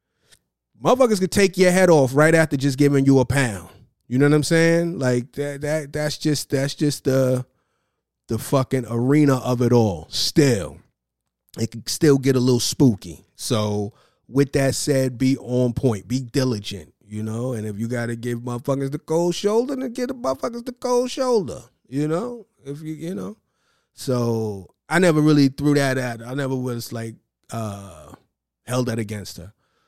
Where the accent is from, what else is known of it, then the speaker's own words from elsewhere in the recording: Queens, New York, United States; I'm from Queens. I ain't gonna go out like that, Blase Skip. You know what I'm saying? I'm Trini.